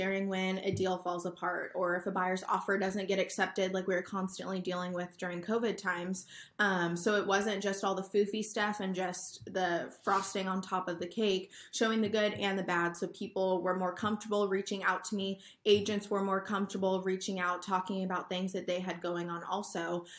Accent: Lemoore, California, United States; now in Visalia, United States; So right now I live in Visalia, California. I grew up in Lemoore, which is mostly known for the Navy base and then all of our dairies and dairy cows. So I grew up on a ranch

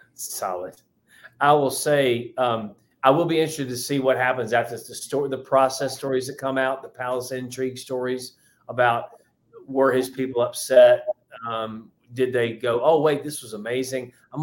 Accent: South Carolina, United States; No, he's my senator. I'm from South Carolina. I love the guy.

